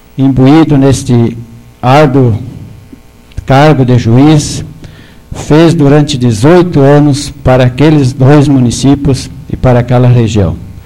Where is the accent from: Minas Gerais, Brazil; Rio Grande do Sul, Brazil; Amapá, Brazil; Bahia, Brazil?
Rio Grande do Sul, Brazil; Agudo; para nós que somos de Agudo